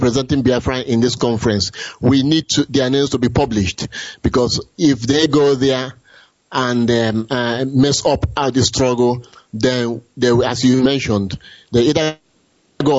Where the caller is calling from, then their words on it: East Midlands, United Kingdom; I'm calling from East Midland.